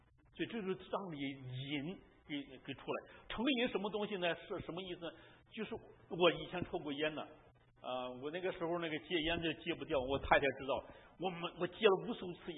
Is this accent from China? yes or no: yes; China; 它就像那个我们中国人吃馒头这些东西，要用那个酵